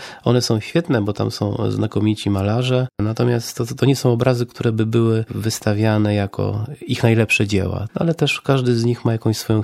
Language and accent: Polish; Warsaw, Masovian Voivodeship, Poland; no ja mieszkam w Warszawie od urodzenia